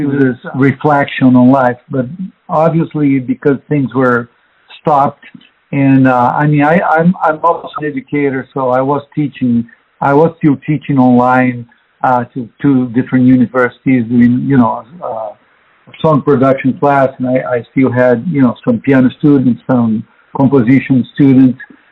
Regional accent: Rio de Janeiro, Brazil; Rio being a very cosmopolitan city, you know, I was exposed to a lot of music growing up. I came from a very musical family.

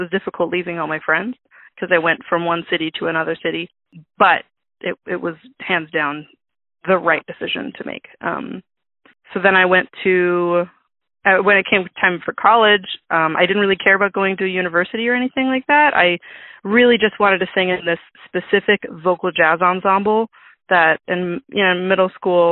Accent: Riverside, California, United States; also born or lived in La Palma; I was born in La Palma, California, which is Orange County. And I was raised in Riverside, which is the Inland Empire, so kind of in the desert of Southern California.

